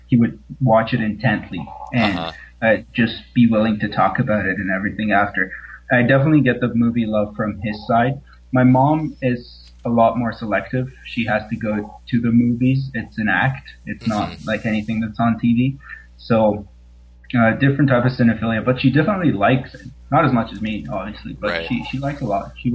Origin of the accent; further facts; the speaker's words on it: Iran; I grew up in Iran.